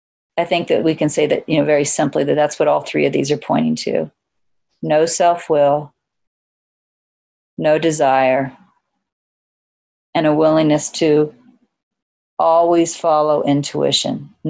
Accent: United States; you know, I'm an American and we're not used to that kind of thing.

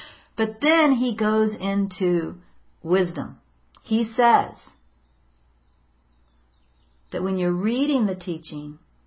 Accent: the South, United States; accent: southern; Hear how I went into my southern accent there?

